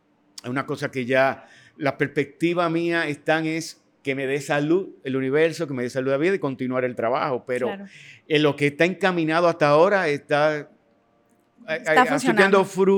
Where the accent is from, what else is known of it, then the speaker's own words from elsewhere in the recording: Dominican Republic; nosotros como dominicanos, el talento, el deseo y la proyección que tiene el dominicano, hemos mantenido eso